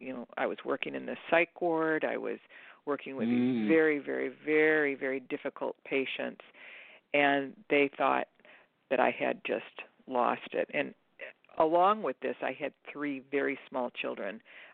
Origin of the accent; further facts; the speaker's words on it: Michigan, United States; now in Portland, United States; my childhood best friend, we were raised in Michigan, had moved to Portland, Oregon.